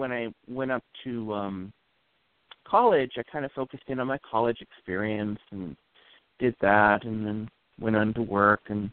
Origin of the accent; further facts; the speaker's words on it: Pacific Grove, California, United States; I grew up on the Monterey Peninsula in the on the coastal town of Pacific Grove